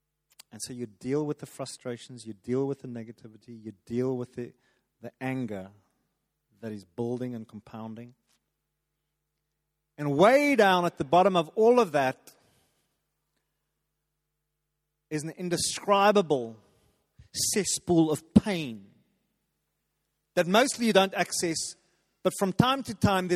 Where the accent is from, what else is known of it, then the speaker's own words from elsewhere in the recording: England, United Kingdom; now in South Africa; God, I'm English in this Afrikaner town.